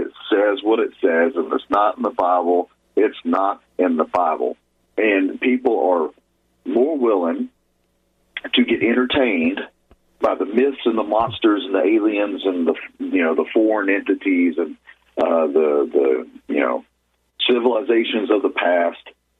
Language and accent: English; Texas, United States; I'm from Southeast Texas. I'm low and slow, and that's just the way I was raised, very backwoods, Cajun boy